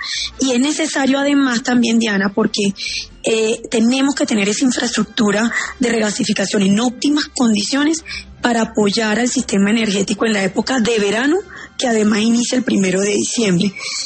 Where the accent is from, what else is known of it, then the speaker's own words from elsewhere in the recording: Valledupar, Cesar, Colombia; que funcionan en mi tierra, en Valledupar, funcionan con gas natural vehicular.